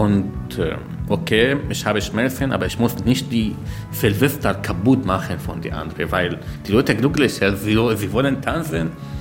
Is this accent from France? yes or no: no; Syria; now in Berlin, Germany; Ich bin hier seit etwa 9 Jahren. Ich bin aus Syrien nach Deutschland gekommen.